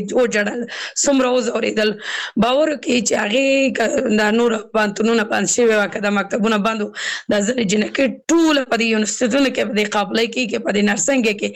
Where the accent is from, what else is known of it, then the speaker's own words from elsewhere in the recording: Kabul, Afghanistan; زه اوس بل ولایت کې سګم زه خپل د کابل ولایت نه یم